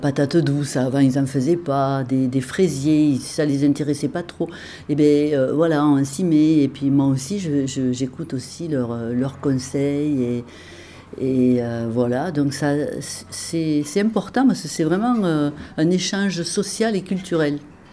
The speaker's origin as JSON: {"language": "French", "town": "Saint-Antonin-Noble-Val", "region": "Occitanie", "country": "France", "tie": "born or raised there", "said": "j'habitais précédemment dans la région du Tarn-et-Garonne parce que j'ai passé toute mon enfance à Saint-Antonin-Noble-Val. J'ai passé mes études et mon baccalauréat à Montauban"}